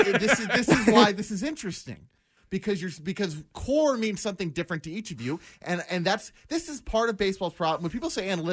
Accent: New York City, New York, United States; also born or lived in Long Island; Well, I used to live in Long Island briefly. I'm from New York City.

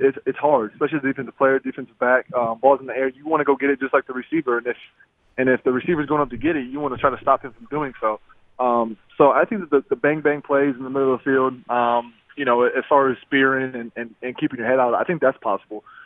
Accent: Ohio, United States; now in Buffalo, United States; you know, I'm from Ohio. I went to Iowa, played in Green Bay, and I'm in Buffalo.

